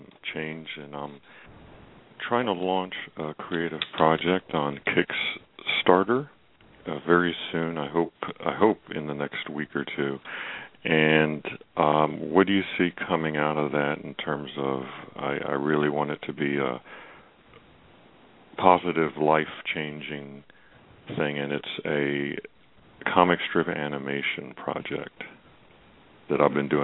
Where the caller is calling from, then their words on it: Virginia, United States; from Virginia.